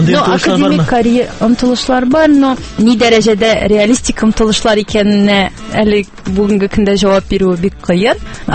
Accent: Tatarstan, Russia; born there; мин Татарстанда туым белән горурланам, минем әгәр дә этник тамырларым татар икән, мин татар булуым белән горурланам.

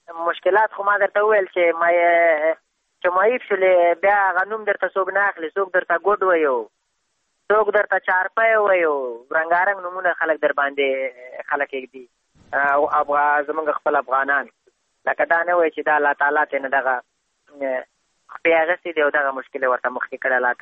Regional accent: Afghanistan; بس خو موږ هم د افغانستان بچیان یو، د افغانستان معلولین یو.

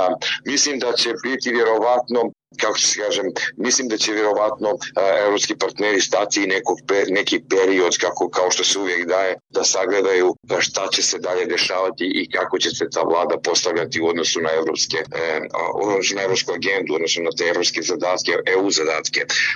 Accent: Montenegro; na sjeveru Crne Gore, odakle sam ja

